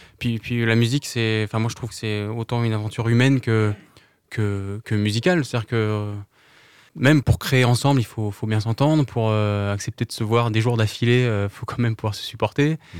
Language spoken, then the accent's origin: French; Pays de la Loire, France; Surtout qu'on est à la campagne, vu qu'on vient de l'est de la Sarthe.